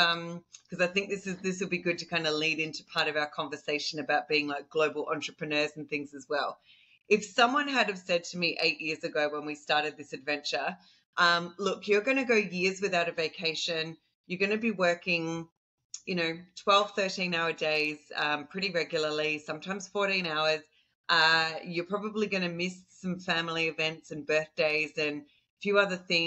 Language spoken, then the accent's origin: English; Australia; accent: Aussie; I think after all these years of working in the US, maybe my Aussie accent is not as Aussie as what it used to be.